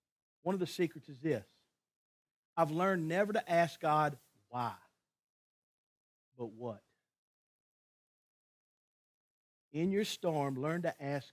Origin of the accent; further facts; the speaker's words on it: Grangeville, Louisiana, United States; I grew up in Grangeville, Louisiana. Nobody knows where that is. But there's a river called the Amite River that goes through it. It separates St. Helena Parish from East Feliciana Parish.